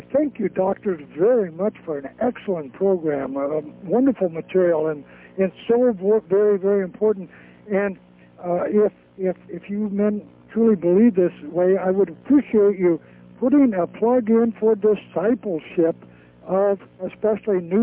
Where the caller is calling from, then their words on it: Kennewick, Washington, United States; Kennewick, Washington.